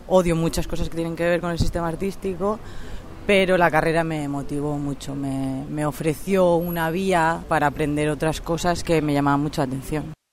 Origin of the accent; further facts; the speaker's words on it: Pinoso, Valencian Community, Spain; also born or lived in Salamanca; now in Valencia, Spain; artista plástica y visual, soy de Pinoso, Ahora resido en Valencia